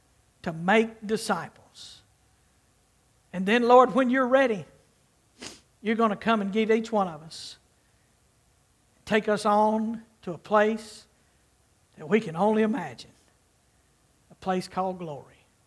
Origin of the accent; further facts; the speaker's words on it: Clarksville, United States; I pray for my hometown, for Clarksville.